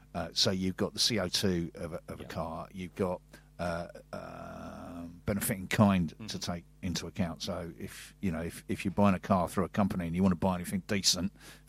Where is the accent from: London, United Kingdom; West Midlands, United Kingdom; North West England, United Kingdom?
London, United Kingdom; even though I'm a Londoner.